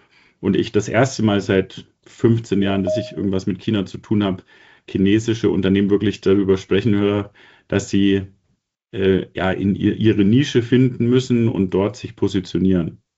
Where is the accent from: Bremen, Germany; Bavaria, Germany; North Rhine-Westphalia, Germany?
Bavaria, Germany; Also wenn ich dann mal zu Hause in Hamburg bin oder unterwegs in Bayern, in meiner Heimat oder in Baden-Württemberg